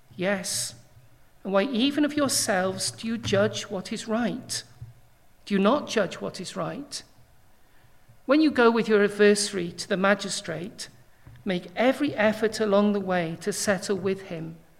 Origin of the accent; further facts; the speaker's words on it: United Kingdom; Well, as British people, we love to speak about the weather, don't we?